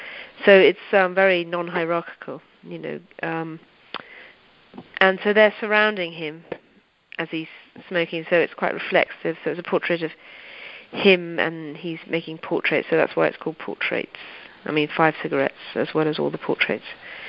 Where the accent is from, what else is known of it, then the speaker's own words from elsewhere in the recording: United Kingdom; now in Los Angeles, United States; And I mean, I'm obviously British, where clouds are grey and heavy and connected to rain